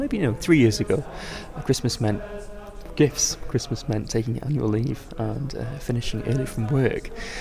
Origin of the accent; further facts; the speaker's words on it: England, United Kingdom; I'm 26 and I'm from England.